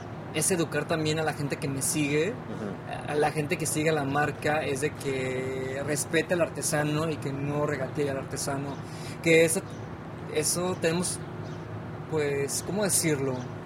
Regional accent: Uriangato, Guanajuato, Mexico; soy originario de Uriangato, Guanajuato.

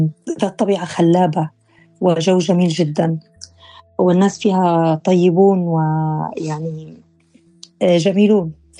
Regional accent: Abha, Asir, Saudi Arabia; also born or lived in Jeddah / Khobar; أنا ولدت في مدينة أبها في السعودية، ونشأت يعني طول عمري في السعودية، ودراستي كانت كلها في السعودية حتى دراستي الجامعية، درست في جامعة الملك عبد العزيز في جدة، وثم يعني أيضا عملت في السعودية فترة، واستقريت في مدينة الخبر

